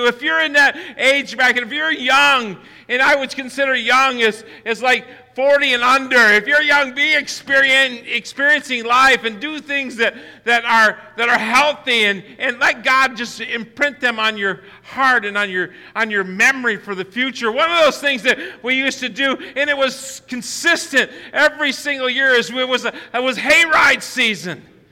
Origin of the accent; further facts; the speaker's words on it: United States; Growing up in Tioga County